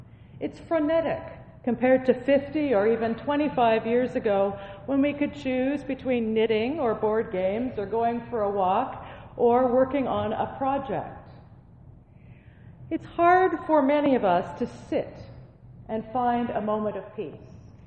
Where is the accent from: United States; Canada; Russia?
Canada; One of my favorite things about being Canadian is that we are able, most of the time, to laugh at ourselves.